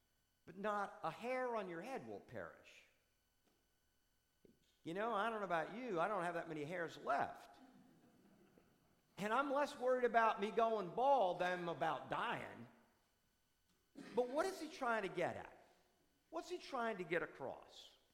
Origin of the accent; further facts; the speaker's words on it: New Jersey, United States; moved away; it was the house I grew up in New Jersey. And I had all my treasures there, you know, but I moved down here in 1980.